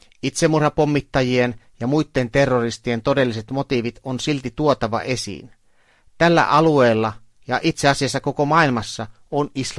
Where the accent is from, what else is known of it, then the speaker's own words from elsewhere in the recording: Israel; palasin Israeliin ihan senkin vuoksi, että tämä on myös minun kotimaani.